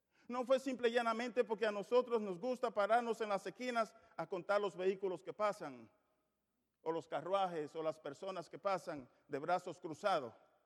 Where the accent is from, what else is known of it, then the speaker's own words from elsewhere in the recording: United States; yo soy norteamericano, pero mis tatarabuelos vinieron de muchas otras partes del mundo. Y la sangre de ellos también la llevo yo.